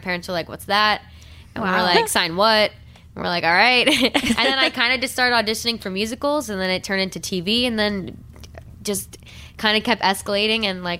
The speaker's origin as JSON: {"language": "English", "town": "New York City", "region": "New York", "country": "United States", "tie": "born or raised there", "said": "So I grew up in New York City, Manhattan, Hell's Kitchen. Really narrowed it down."}